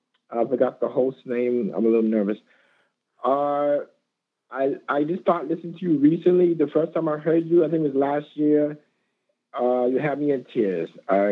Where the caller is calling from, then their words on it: Brooklyn, New York, United States; in Brooklyn, New York.